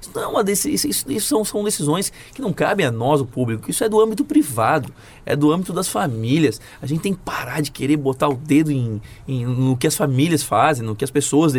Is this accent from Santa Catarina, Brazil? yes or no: yes; Florianópolis, Santa Catarina, Brazil; eu sou de Florianópolis, então eu cresci naquela ponte fechada e ouvindo histórias sobre isso